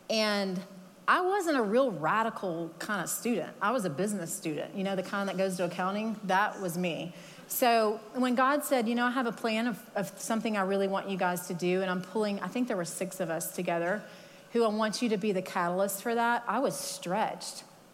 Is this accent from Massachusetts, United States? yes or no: no; Texas, United States; I grew up in Texas, so for me, it wasn't that big of a stretch to go to school there.